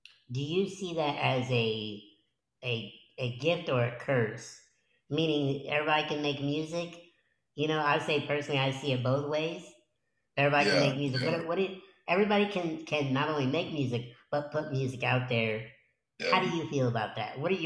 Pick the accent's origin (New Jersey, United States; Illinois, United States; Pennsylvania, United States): Illinois, United States; By the way, we're some Midwest boys. I grew up in Illinois.